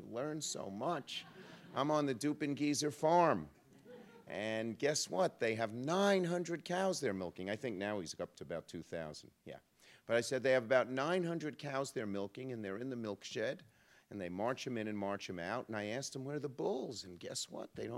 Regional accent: Brooklyn, New York, United States; First, I come from Brooklyn, New York. We have no farms in Brooklyn

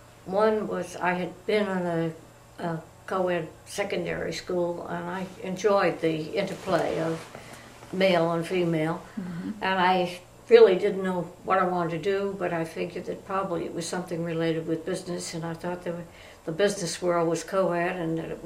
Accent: New York, United States; Long Island.

